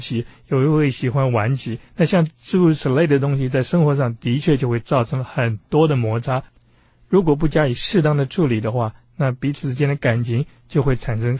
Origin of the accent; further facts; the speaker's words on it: China; 虽然先生跟太太是讲的同一种语言，比方说我们中国人就是讲中文啦。